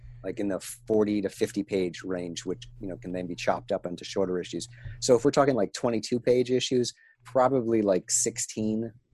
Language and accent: English; Maine, United States; also born or lived in New Hampshire; I grew up in Maine and New Hampshire.